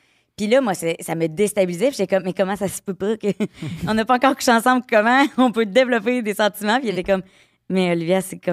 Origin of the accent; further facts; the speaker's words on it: Quebec, Canada; Moi, je suis originaire de la Beauce.